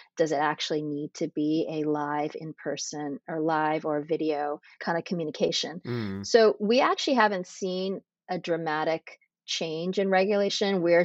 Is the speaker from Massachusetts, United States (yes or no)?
yes; Framingham, Massachusetts, United States; Yeah, I grew up in Massachusetts in a suburb called Framingham, actually where the Framingham Heart Study has been done.